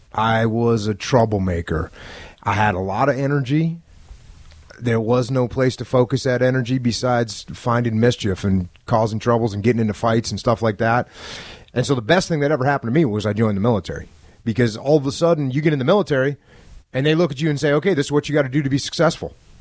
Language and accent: English; New England, United States; also born or lived in Connecticut / Maine; I grew up in New England. I grew up in, you know, in Connecticut and Maine. Grew up on a dirt road in the middle of nowhere.